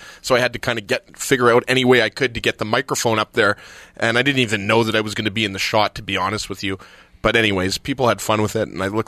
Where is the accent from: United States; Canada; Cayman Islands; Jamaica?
Canada; obviously, I'm Canadian and I'm more of a Hockey Canada supporter.